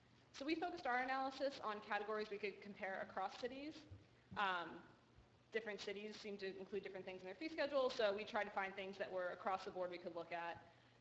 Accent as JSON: {"language": "English", "town": "Tucson", "region": "Arizona", "country": "United States", "said": "like I'm from Tucson, you go to the police department, pay $15, get your fingerprints."}